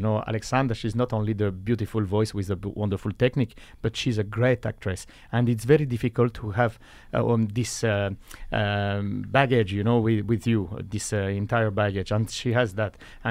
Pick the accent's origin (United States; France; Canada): France; English is a second language; But I'm French, in fact. You know. This is. I grew up in France. I'm French. I'm more French than Italian, maybe. But sure, my blood is Sicilian, sure.